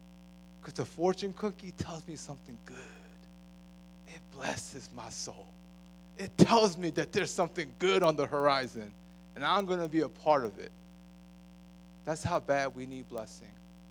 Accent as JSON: {"language": "English", "town": "Baltimore", "region": "Maryland", "country": "United States", "said": "because you know I'm from Baltimore City, right?"}